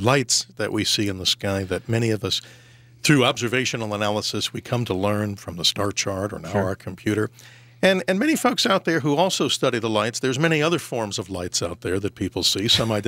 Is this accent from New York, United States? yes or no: yes; New York, United States; now in Arizona, United States; When you come here to Arizona, I came from the New York metro area.